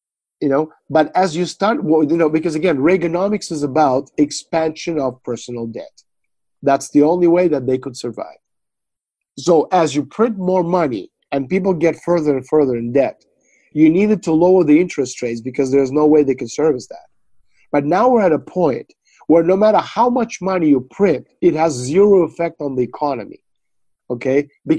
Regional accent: Russia; I cannot be, because, first of all, I'm not American. Second of all, I'm Russian. So I look at Donald Trump, you know, from a point of view of someone who wants best for my country.

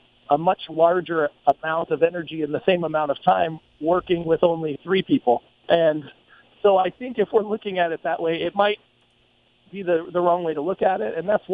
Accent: Arizona, United States; My home state, for instance, I grew up in Arizona

